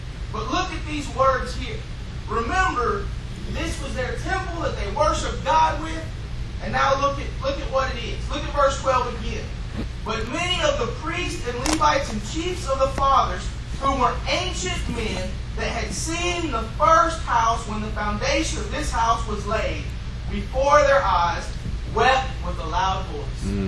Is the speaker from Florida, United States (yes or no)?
no; Alabama, United States; I said I was from Alabama. I'm a huge Alabama fan.